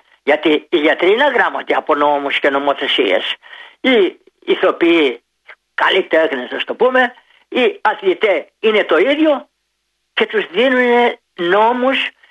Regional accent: Greece; εγώ είμαι υπερήφανος, που είμαι πολύ υπερήφανος που είμαι Έλληνας. Είμαι Έλληνας χωρίς να υποστηρίζω κάτι φανατικά.

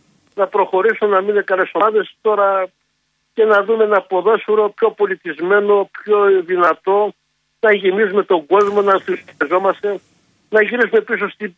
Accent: Athens, Attica, Greece; Εγώ τώρα σαν Αθηναίος, σαν Παθηναϊκός

